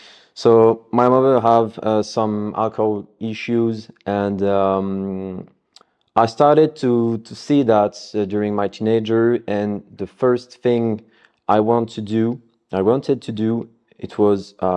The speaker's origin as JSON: {"language": "English", "town": "Paris", "region": "Île-de-France", "country": "France", "second_language": "English", "said": "So I'm living in from Paris."}